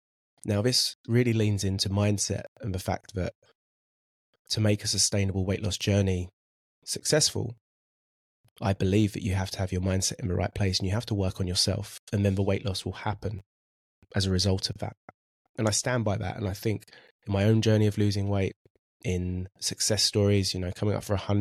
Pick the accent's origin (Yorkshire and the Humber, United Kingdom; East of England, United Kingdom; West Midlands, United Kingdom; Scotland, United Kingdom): East of England, United Kingdom; Braintree; So some of you who know me a bit closer know that I'm from Essex, know that I'm from Braintree.